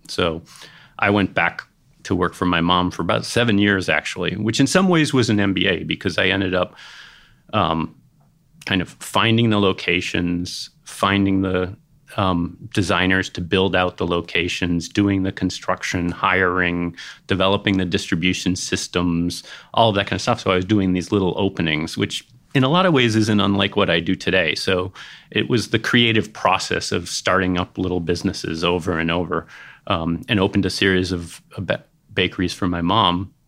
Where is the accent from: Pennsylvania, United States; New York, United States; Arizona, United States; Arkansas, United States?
Pennsylvania, United States; Philadelphia; also born or lived in Cambridge, Massachusetts / Chicago; Well, I was born outside Boston in Cambridge, Massachusetts, but I really grew up mostly in Philadelphia and Chicago.